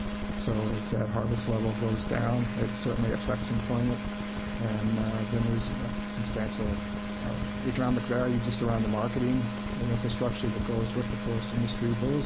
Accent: Midwest, United States; now in Oregon, United States; I grew up in the Midwest, and when I first came out here

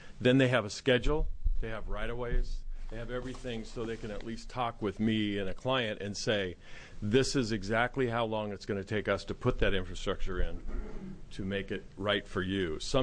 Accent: Baker City, Oregon, United States; So it's difficult on rural Oregon, and I don't know what the solution is. I grew up in Baker, and it's a long ways from the valley, and it's a long ways from the valley.

